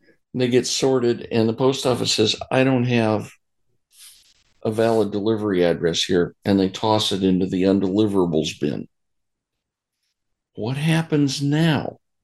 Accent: Florida, United States; Even my home state of Florida doesn't yet do that, but it wouldn't be hard.

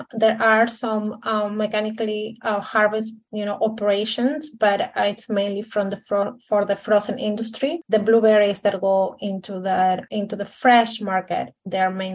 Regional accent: Peru; So first of all, I'm originally from Peru, and that's where I did my bachelor's degree.

